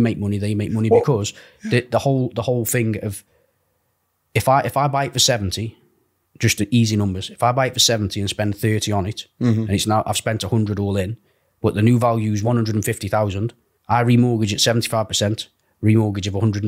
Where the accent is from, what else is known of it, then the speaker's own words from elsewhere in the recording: Stoke-on-Trent, West Midlands, United Kingdom; I'm just a person with a heart.